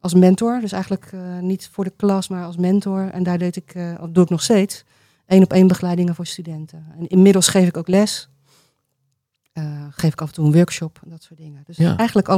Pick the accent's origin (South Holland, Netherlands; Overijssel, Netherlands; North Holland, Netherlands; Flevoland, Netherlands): South Holland, Netherlands; Barendrecht; also born or lived in Rotterdam; Geboren in het Sint-Klaren ziekenhuis in Rotterdam, maar opgegroeid na een week zat ik hier in Barendrecht.